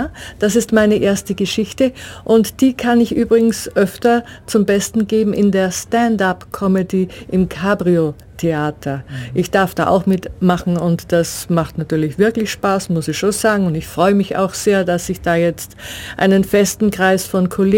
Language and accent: German; Salzburg, Austria; now in Germany; Ich lebe sehr, sehr gerne in Deutschland, aber speziell in der letzten Zeit denke ich immer öfter an Österreich, an meine Heimat, an das Salzburger Land.